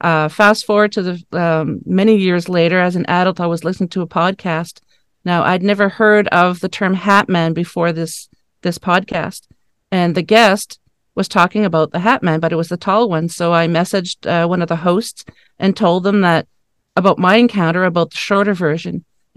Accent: Dieppe, New Brunswick, Canada; I am Canadian. I was born and raised in a province called New Brunswick. That's on the east coast of Canada. And the little town that I lived in was called Dieppe. And we lived on a top floor of a three-story apartment building.

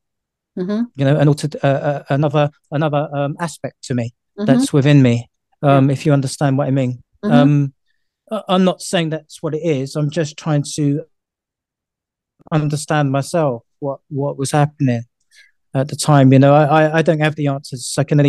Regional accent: London, United Kingdom; I grew up in the East End of London, which was basically just a stone throw away from what would be the Tower of London

